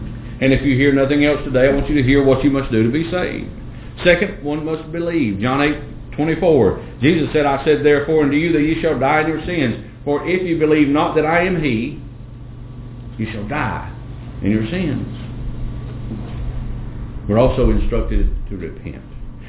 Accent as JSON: {"language": "English", "region": "the South", "country": "United States", "said": "I'm from the South."}